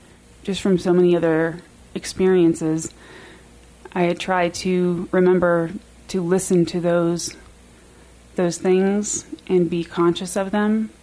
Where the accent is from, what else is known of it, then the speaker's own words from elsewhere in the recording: New York, United States; So often as a New Yorker, you are just on the go, go, go